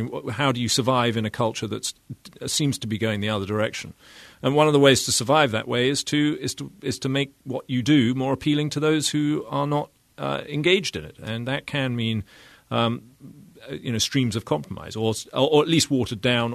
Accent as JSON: {"language": "English", "region": "England", "country": "United Kingdom", "moved": "yes", "lives_now": "United States", "said": "Yes, I mean, when I was in England, I was plainly mainly working in evangelism and evangelistic ministry"}